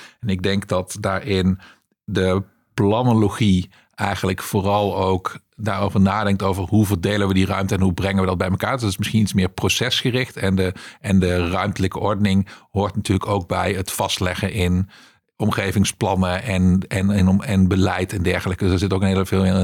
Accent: Limburg, Netherlands; now in Utrecht, Netherlands; Ik ben geboren en getogen in Noord-Limburg, daarna in Utrecht terechtgekomen.

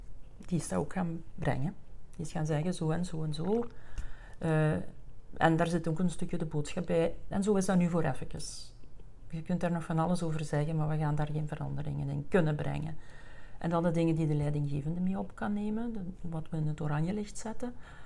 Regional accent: Flanders, Belgium; We zijn Vlamingen, we zijn niet zo gelijk de Nederlanders.

